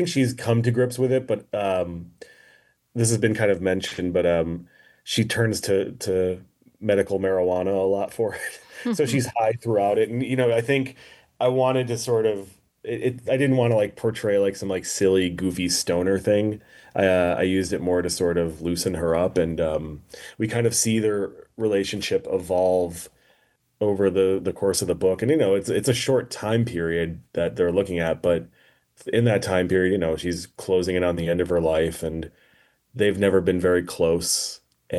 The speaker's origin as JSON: {"language": "English", "town": "Chicago", "region": "Illinois", "country": "United States", "tie": "born there", "lives_now": "Brooklyn, United States", "said": "I was born here, and I was born in Chicago. I'm actually sitting in Chicago right now as we speak. I live in Brooklyn"}